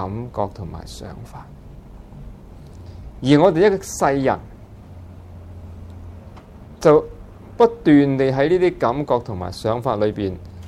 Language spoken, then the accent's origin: Cantonese; Guangdong, China; 我哋廣東人就配上呢個廣東話